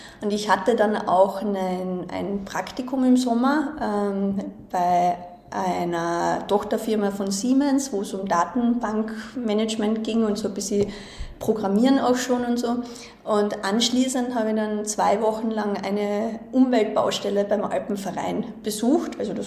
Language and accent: German; Ferlach, Carinthia, Austria; Ich komme ursprünglich aus Kärnten, bin da groß geworden in Ferlach eben, also südlich von Klagenfurt.